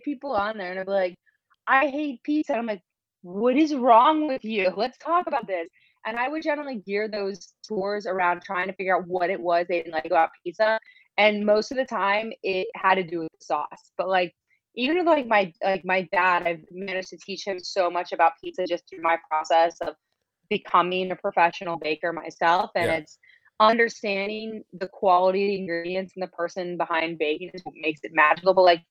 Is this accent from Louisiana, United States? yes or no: no; Ohio, United States; Yeah. Well, I grew up in Ohio, so traditionally our pizza was tavern style pizza.